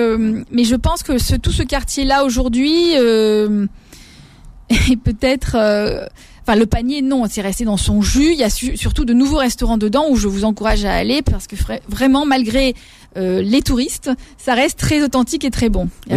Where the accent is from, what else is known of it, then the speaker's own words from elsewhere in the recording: Corsica, France; c'est mes origines corses hein, qui parlent. Mais oui, en tant que Corse, on est habitué à manger son poids pour faire plaisir.